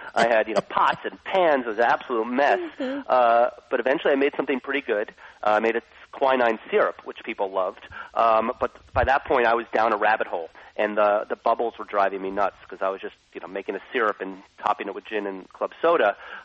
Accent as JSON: {"language": "English", "town": "Manhattan", "region": "New York", "country": "United States", "also_born_or_lived": "California", "said": "I was working really hard, and I'm from Manhattan, and that's why I moved back from California after 9/11 to help my city."}